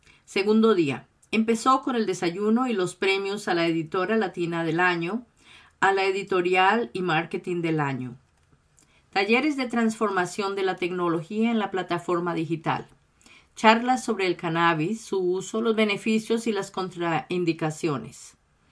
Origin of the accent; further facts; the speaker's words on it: Colombia; Creo que inició desde los comienzos de mi infancia en Colombia. En mi país de origen